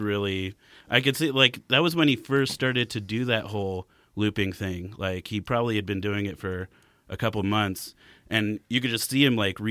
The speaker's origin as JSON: {"language": "English", "town": "Fontana", "region": "California", "country": "United States", "tie": "born there", "also_born_or_lived": "Portland / Sacramento / Billings", "said": "Fontana, in San Bernardino County."}